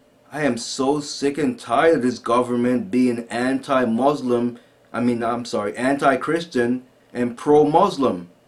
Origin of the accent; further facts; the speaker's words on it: St. Thomas, U.S. Virgin Islands; I'm from the St. Thomas, Virgin Islands, let me tell you.